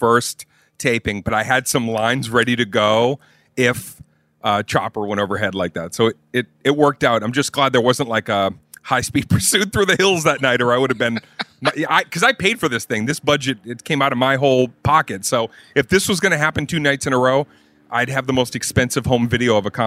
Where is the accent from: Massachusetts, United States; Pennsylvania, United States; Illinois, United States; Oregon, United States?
Massachusetts, United States; Boston; harken back to growing up in Boston where we would stand on the porch and you would talk shit with your neighbors.